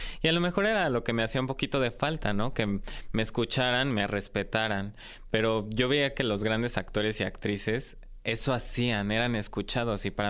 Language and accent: Spanish; Mexico City, Mexico; Yo nací aquí en la Ciudad de México y crecí en una familia tradicional... Papá, mamá, una hermana pequeña, perritos, peces. y estudié en una escuela católica.